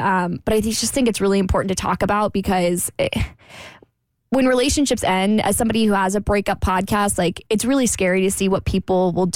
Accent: Jacksonville, Florida, United States; So something really tragic over the weekend, well, last weekend happened in my hometown. So I'm from Jacksonville, Florida.

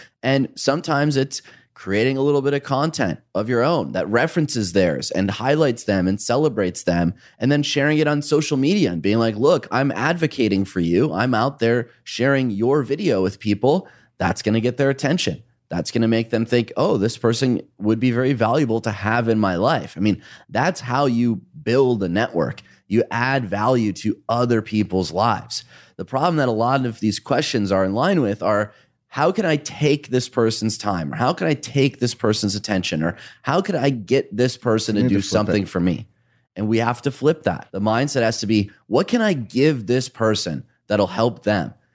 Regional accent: Italy; English is a second language; I'm about to start an NGO that's about educating people on a sustainable lifestyle in my home country of Italy.

